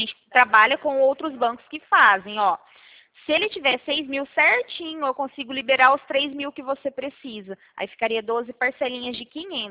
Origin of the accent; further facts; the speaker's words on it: Americana, São Paulo, Brazil; Não, eu sou aqui de Americana, do ladinho de vocês.